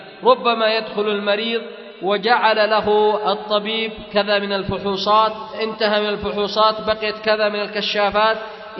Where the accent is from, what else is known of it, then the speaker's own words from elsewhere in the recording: Yemen; بالذات عندنا في اليمن يا إخوة، بسبب الأحوال التي مرت بها البلاد اليمنية صارت أحوال الناس متعبة